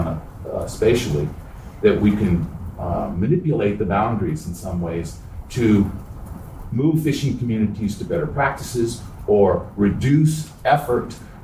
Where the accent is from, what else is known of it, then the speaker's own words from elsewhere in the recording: Santa Barbara, California, United States; I'm a lifelong commercial fisherman from Santa Barbara. I was born in Santa Barbara.